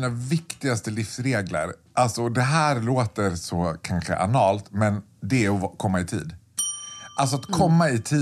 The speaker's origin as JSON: {"language": "Swedish", "town": "Borlänge", "region": "Dalarna County", "country": "Sweden", "tie": "born or raised there", "said": "jag är född och uppvuxen i Borlänge och började jobba med smink."}